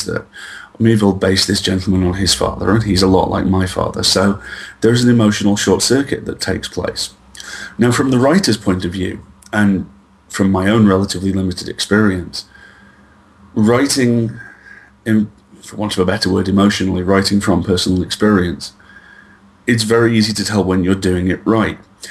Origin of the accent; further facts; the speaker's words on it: Isle of Man; you really had two choices growing up on the Isle of Man. You got very outdoorsy very fast, or you became an immense nerd.